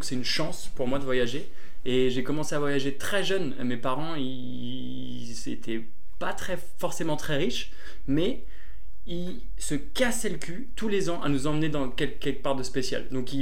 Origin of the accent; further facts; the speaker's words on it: France; accent: French; Moi j'ai un accent français de fou en anglais que je cultive